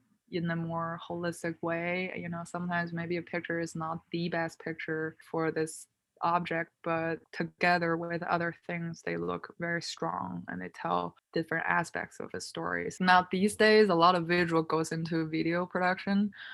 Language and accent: English; Beijing, China; now in New York, United States; You know, I grew up in Beijing. It has always been the metropolis kind of experience